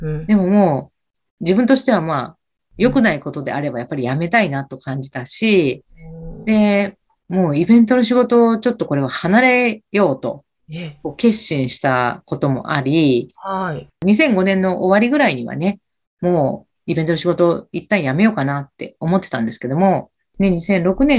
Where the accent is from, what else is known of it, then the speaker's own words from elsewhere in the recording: Kansai, Japan; もともと私関西の出身なので